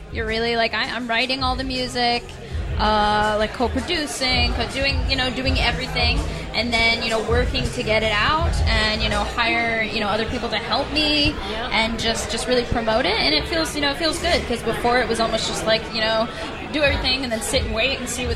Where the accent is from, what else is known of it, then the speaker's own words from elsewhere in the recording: New York, United States; I'm actually from Rockland County, New York.